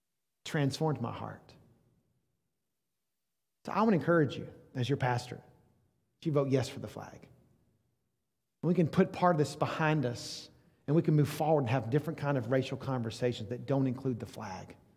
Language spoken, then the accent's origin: English; the South, United States; I grew up in the South. I grew up saying the South will rise again.